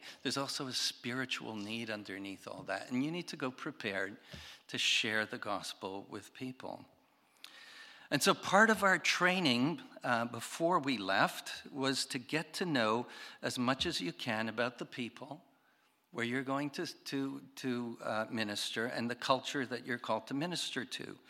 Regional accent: Quebec, Canada; And I told them I was raised in Quebec

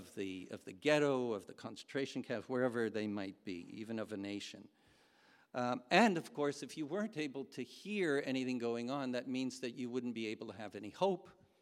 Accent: Canada; And I said, oh, we're from Canada.

